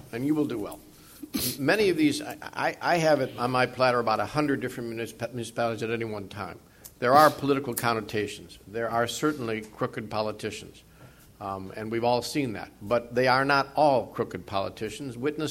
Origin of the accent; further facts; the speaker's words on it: Chicago, Illinois, United States; You know, I was raised in Chicago. Chicago works fine.